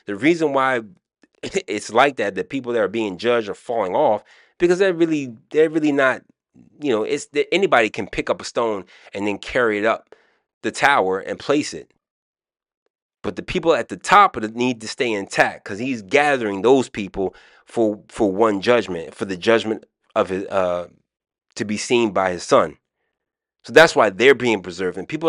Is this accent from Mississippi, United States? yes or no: no; Maryland, United States; accent: Maryland; I'm showing my Maryland accent.